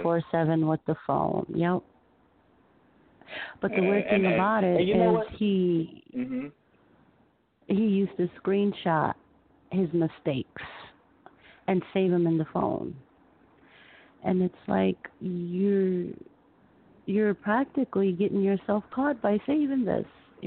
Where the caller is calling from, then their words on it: Chicago, Illinois, United States; I'm calling from Chicago.